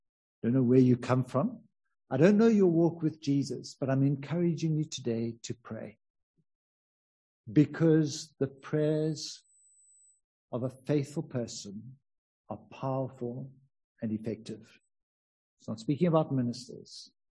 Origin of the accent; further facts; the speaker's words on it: South Africa; It's important for us as a church community, as South African Christians, to pray and believe that God would do his work.